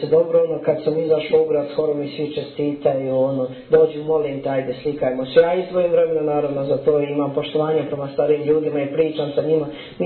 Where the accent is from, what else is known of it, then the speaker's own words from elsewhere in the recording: Nikšić, Montenegro; Da, ostaje u Nikšiću, naravno. Pošto je ovo moj rodni grad, rodni kraj, naravno da će ovdje ostati cijeli život.